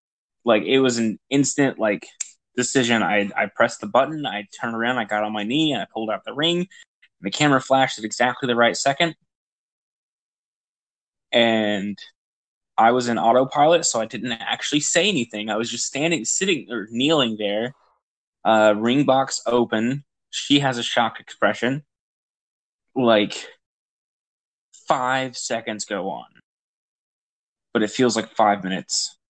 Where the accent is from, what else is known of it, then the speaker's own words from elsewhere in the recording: Cartersville, Georgia, United States; I grew up in a small suburb of Cartersville, Georgia. I'd say about 45 minutes to an hour north of Atlanta.